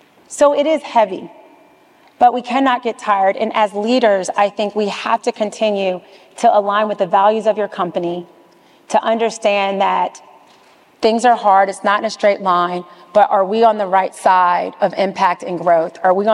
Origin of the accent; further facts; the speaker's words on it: the South, United States; now in New York, United States; You know, I am from the South.